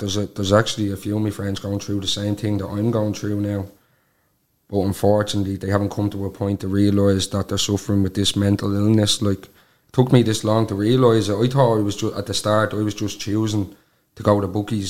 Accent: Ulster, Ireland; I'm 28 and I'm from Donegal.

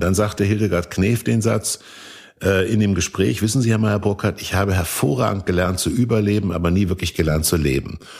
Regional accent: Kassel, Hesse, Germany; da, wo ich aufgewachsen bin, in Kassel, war nur meine Mutter und meine Großmutter.

